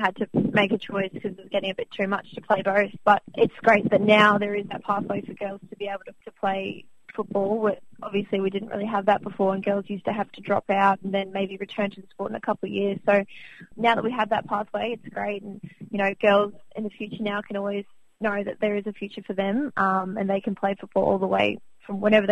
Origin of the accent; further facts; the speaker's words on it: Victoria, Australia; born there; I wasn't actually, because I was born in Victoria.